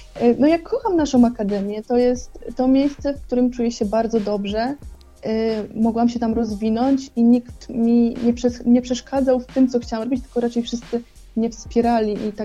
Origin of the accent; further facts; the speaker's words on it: Częstochowa, Silesian Voivodeship, Poland; Tak, bardzo kocham moje rodzinne miasto, jestem z nim związana i uwielbiam tam wracać.